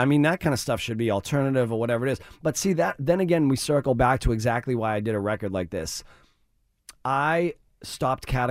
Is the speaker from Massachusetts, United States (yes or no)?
yes; Lawrence, Massachusetts, United States; we grew up very poor in Lawrence, Massachusetts, but, you know, once in a while, my mom saved it up enough where she would try to take us to Bruins games regularly.